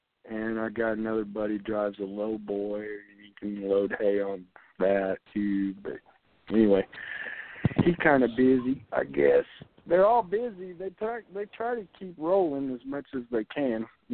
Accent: United States; accent: hillbilly; he was from Arkansas, and he liked my hillbilly accent

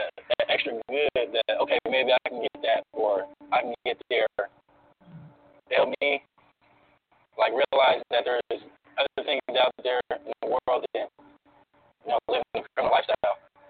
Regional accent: Seattle, Washington, United States; I'm from here from the Central District

